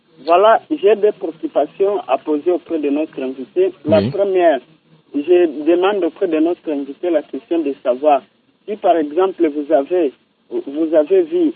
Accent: Kalima, Maniema, DR Congo; Ici, chez nous, à Kalima

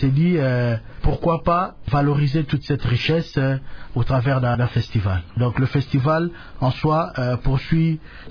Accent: Kongo Central, DR Congo; moi je suis originaire du territoire de Sangololo.

